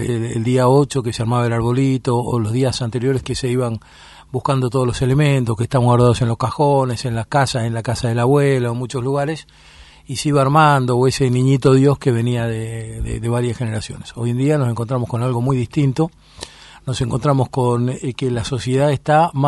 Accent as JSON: {"language": "Spanish", "country": "Argentina", "said": "En el caso nuestro somos argentinos, tenemos esta peculiaridad de ser argentino."}